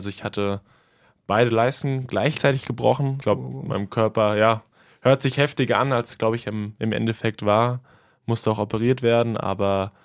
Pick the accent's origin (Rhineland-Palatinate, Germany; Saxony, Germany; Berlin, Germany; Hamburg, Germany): Rhineland-Palatinate, Germany; Gaudernheim; also born or lived in Worms; now in Alzey, Germany; Ich komme ursprünglich aus Gaudernheim, mittlerweile bin ich wohnhaft in Alzey.